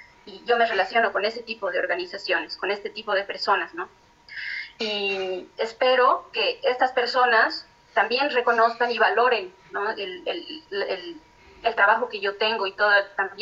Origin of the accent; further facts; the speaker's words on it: Bolivia; cuando saben que vengo de Bolivia o de América Latina